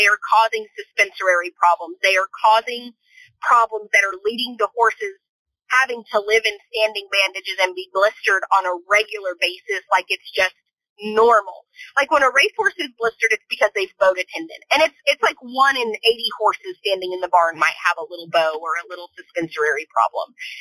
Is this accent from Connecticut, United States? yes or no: no; El Paso, Texas, United States; Like, plus, I grew up in El Paso, Texas